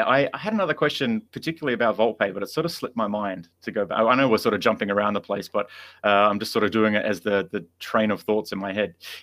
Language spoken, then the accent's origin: English; Sydney, New South Wales, Australia; So I grew up in Sydney